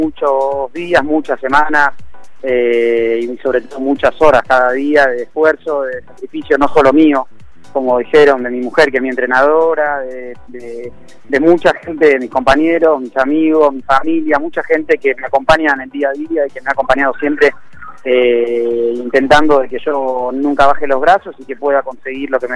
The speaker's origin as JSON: {"language": "Spanish", "region": "Buenos Aires", "country": "Argentina", "said": "Siendo porteño yo quería hacer el Río de la Plata alguna vez, siendo nadador de aguas abiertas."}